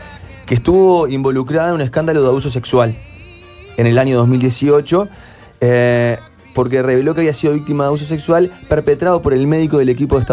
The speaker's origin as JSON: {"language": "Spanish", "country": "Uruguay", "said": "A nosotros como uruguayos nos ha tocado de cerca"}